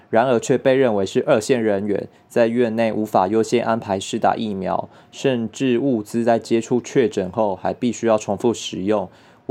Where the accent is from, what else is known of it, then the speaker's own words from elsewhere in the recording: Taiwan; 因为我觉得台湾人，你知道大家台湾人也都会说自己的状况，就是我们台湾人就是不把人家的专业当专业